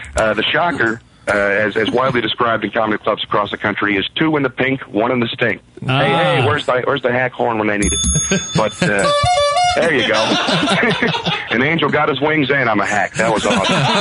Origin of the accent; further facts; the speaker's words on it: Florida, United States; hey, I'm from Florida, too. I'm surprised I haven't met her.